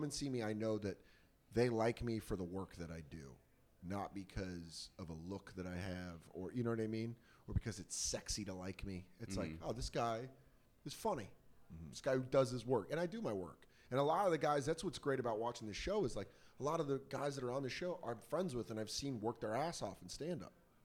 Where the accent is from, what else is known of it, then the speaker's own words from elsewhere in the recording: Aurora, Colorado, United States; I'm from Denver and San Francisco. Like, my dad lived in San Francisco. My mom lived in Denver. I was raised in Denver. Aurora, okay. Specifically. A-Town.